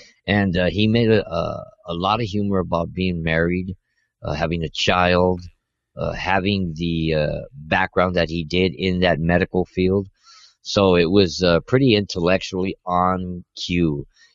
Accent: Montebello, California, United States; when I was growing up in Montebello.

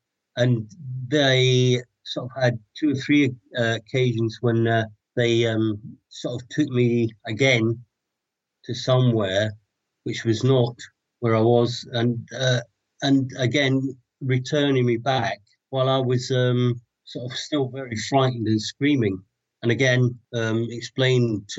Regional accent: Glasgow, Scotland, United Kingdom; I was born in 1953 in Glasgow.

